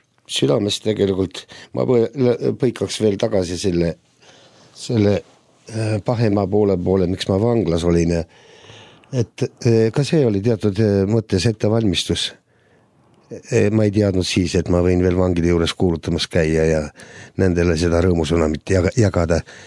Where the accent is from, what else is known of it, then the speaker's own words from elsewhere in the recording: Tallinn, Harju County, Estonia; born there; Ma olen sündinud Tallinnas, õigemini Nõmmel, oli tollal vist mingi pisikene haigla. Ja 1949. aastal, 20. augustil, nii et praegu olen 61 ja augustis, kui jumal lubab, siis 62